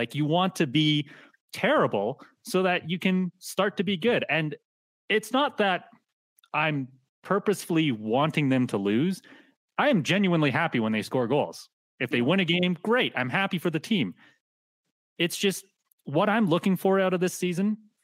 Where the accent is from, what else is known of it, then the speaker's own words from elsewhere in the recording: Calgary, Alberta, Canada; I'm a big Flames fan. I grew up in Calgary.